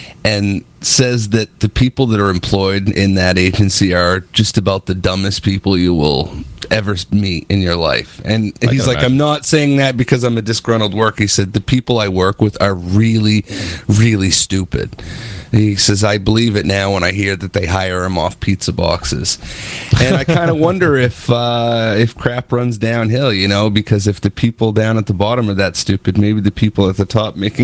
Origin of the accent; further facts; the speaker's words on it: Augusta, Maine, United States; if somebody leaves at the airport in my hometown in Augusta, which has like three seats in it